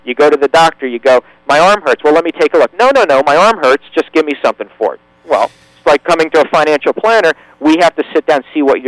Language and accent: English; New Jersey, United States; now in Boca Raton, United States; So, but yes, born and raised in Jersey. Moved down to Florida in 1995, and been here ever since.